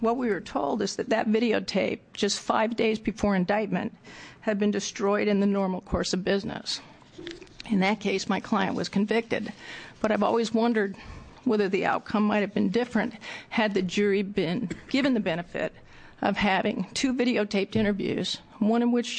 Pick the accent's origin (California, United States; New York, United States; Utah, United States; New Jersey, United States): Utah, United States; now in Oregon; I grew up in Utah, where the judge could fix what they thought was an erroneous jury verdict.